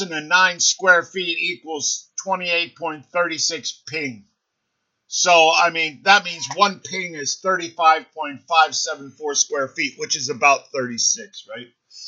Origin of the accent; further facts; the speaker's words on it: Ohio, United States; in where I grew up in Ohio, you have these areas where you just have miles and miles of these individual housing units.